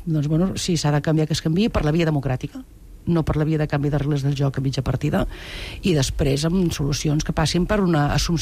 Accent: Sabadell, Catalonia, Spain; A Sabadell, que és el meu poble, no n'hi ha ni una. 210.000 habitants.

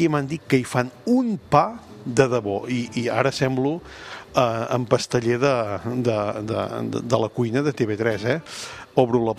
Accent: Catalonia, Spain; Els que som de la Garrotxa

